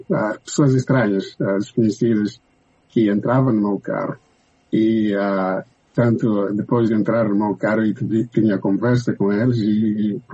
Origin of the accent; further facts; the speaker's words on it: Mozambique; quando eu falava que eu sou de Moçambique